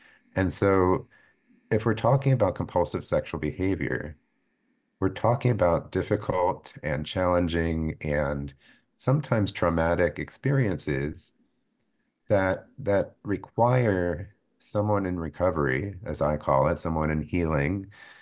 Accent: Cherry Hill, New Jersey, United States; At age 5, I was fortunate enough to have a grandmother who moved from Brooklyn to my hometown of Cherry Hill, New Jersey, just in time for me to enter kindergarten.

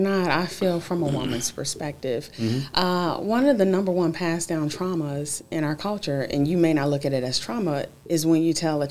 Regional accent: Dayton, Ohio, United States; now in Atlanta, United States; I like to say I'm a dual resident, born and raised in Dayton.

